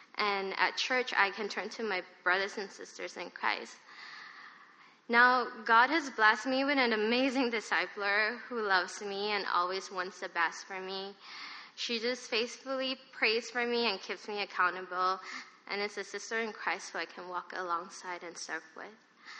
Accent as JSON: {"language": "English", "region": "Kuala Lumpur", "country": "Malaysia", "tie": "born or raised there", "moved": "as an adult", "lives_now": "United States", "said": "I was born and raised in Kuala Lumpur, Malaysia. I came to the U.S. as an international student in 2005. Went to college in North Carolina for my senior year."}